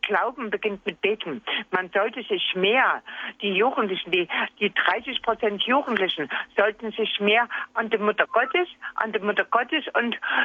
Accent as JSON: {"language": "German", "region": "Bavaria", "country": "Germany", "said": "Ich komme aus Bayern."}